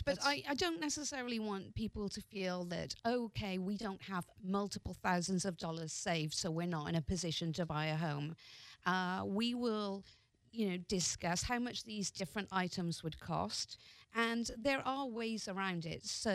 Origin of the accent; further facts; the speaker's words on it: Wales, United Kingdom; I'm technically from Wales.